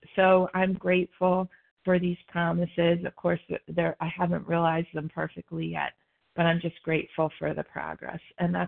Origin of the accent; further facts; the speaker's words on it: New Jersey, United States; a grateful, recovered, compulsive overeater from South Jersey.